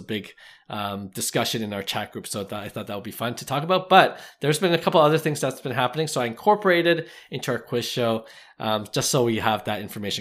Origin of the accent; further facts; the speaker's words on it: Canada; We're Canadian, so we know the OPC brand